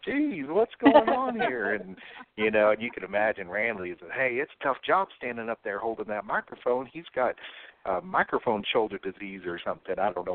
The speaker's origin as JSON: {"language": "English", "town": "Kennewick", "region": "Washington", "country": "United States", "tie": "born or raised there", "said": "Yes, I grew up in Kennewick."}